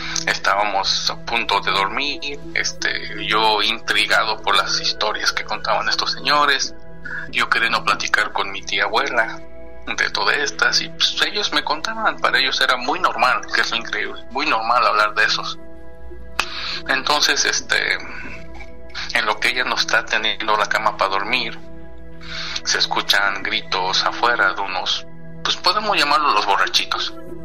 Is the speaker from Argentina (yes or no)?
no; Pachuca, Hidalgo, Mexico; now in Atlanta, United States; Como saben, yo soy de Pachuca, vivo en Atlanta